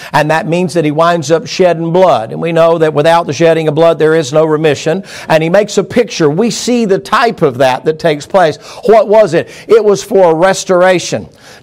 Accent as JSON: {"language": "English", "region": "the South", "country": "United States", "said": "I come from the South."}